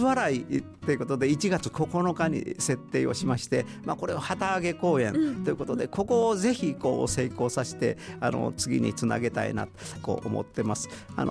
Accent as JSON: {"language": "Japanese", "town": "Nakamura", "region": "Kochi", "country": "Japan", "tie": "born or raised there", "said": "私生まれも育ちも土佐の中村でございます。四万十川の清流で産湯を受け"}